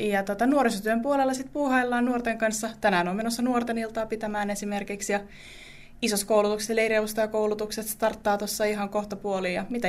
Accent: Pori, Satakunta, Finland; No mä oon itse asiassa juurikin täältä, eli mä olen paljasjalkainen porilainen, joka vaan kävi opiskelemassa muutaman vuoden ja tuli sitten takaisin.

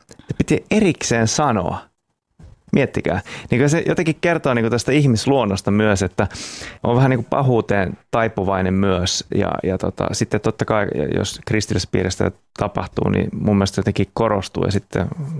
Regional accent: South Ostrobothnia, Finland; niin mä olen Etelä-Pohjanmaalta kotoisin.

